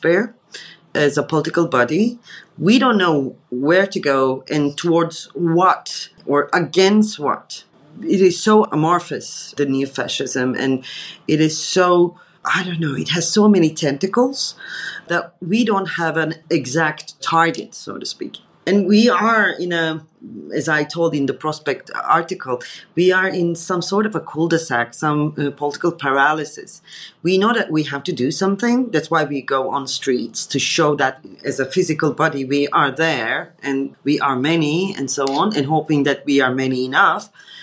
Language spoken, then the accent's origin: English; Turkey; English is a second language; now in Germany; To be honest, I come from Turkey, where emotions are very dramatic, especially political emotions.